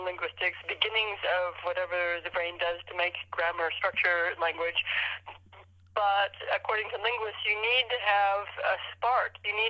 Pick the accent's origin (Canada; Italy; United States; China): United States; Wyoming; born there; I was born in Wyoming, although I guess I did. where they don't talk much in Wyoming